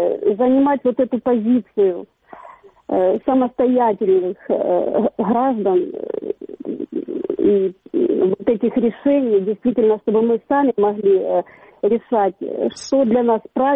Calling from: Mariupol, Donetsk Oblast, Ukraine; Добрий вечір, Маріуполь

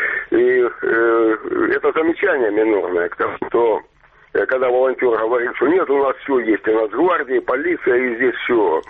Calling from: Kramatorsk, Donetsk Oblast, Ukraine; Краматорск

